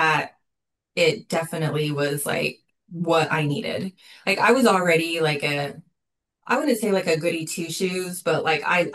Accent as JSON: {"language": "English", "town": "Ogden", "region": "Utah", "country": "United States", "tie": "born or raised there", "also_born_or_lived": "Nevada", "said": "I was born in Nevada, but I grew up in Utah in kind of a medium-sized town, Ogden, Utah."}